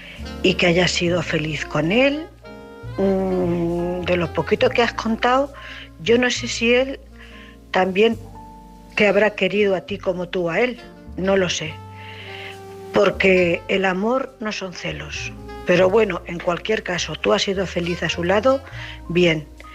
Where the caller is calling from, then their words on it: Cuenca, Castilla-La Mancha, Spain; de Cuenca.